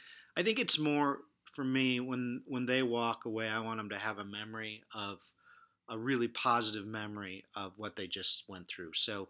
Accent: New York, United States; also born or lived in Rochester / Manhattan / Pittsburgh / Buffalo; No, I grew up in Western New York State and spent a lot of time. Actually, was born in Rochester.

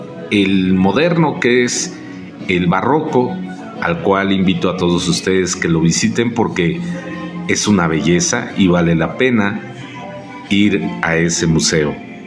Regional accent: Puebla, Mexico; esto es un poco de la historia que nos enorgullece a los poblanos, porque aquí ha habido de todo

